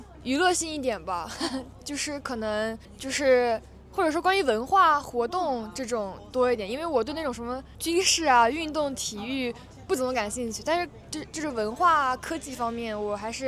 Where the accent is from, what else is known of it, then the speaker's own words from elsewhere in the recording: Shanghai, China; now in Australia; 但是可能对于外国人来说比较难发音，所以 … 然后我来自中国上海。